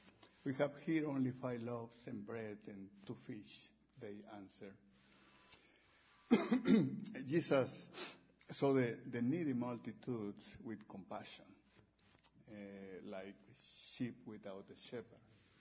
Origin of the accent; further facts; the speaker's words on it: Veracruz, Mexico; moved away as an adult; now in United States; I'm from Veracruz in Mexico. And I moved to the U.S. 11 years ago with my family.